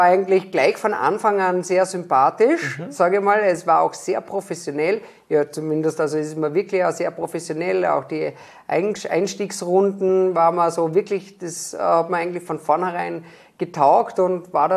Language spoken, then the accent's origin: German; Vorarlberg, Austria; born there; da ich gebürtiger Vorarlberger bin